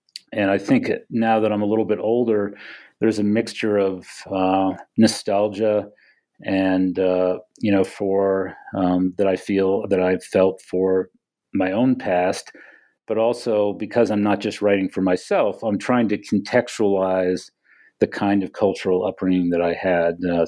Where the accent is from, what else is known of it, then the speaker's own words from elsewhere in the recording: Maine, United States; I grew up in Maine and in a family, in a New England family on my father's side, who's lived in the same 200-mile radius